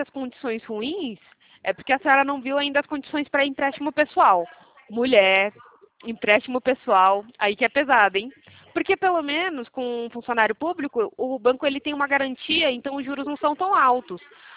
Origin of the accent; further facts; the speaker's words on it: São Paulo, Brazil; Eu sou paulista.